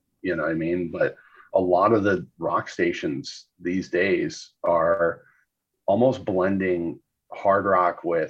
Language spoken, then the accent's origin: English; Seattle, Washington, United States; I mean, like growing up in Seattle, you're just surrounded by grunge music.